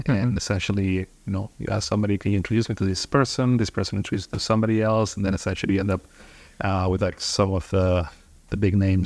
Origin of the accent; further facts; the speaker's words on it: Barcelona, Catalonia, Spain; moved away as an adult; So I'm born and raised in Barcelona, so I studied here, but I moved when I think it was like my third year of university to China.